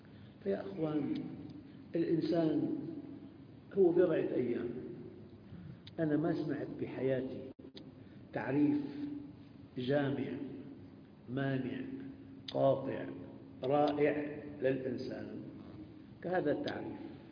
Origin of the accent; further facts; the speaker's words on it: Damascus, Damascus Governorate, Syria; عندنا بالشام في باليوم شي 50 نعوة تقريبا